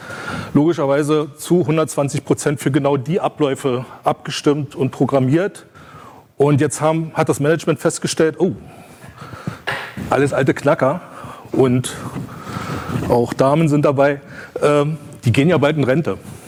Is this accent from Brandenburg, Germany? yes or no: yes; Brandenburg an der Havel, Brandenburg, Germany; Ich komme aus Brandenburg an der Havel, also die Stadt Brandenburg im Land Brandenburg, die nicht die Hauptstadt von Brandenburg ist.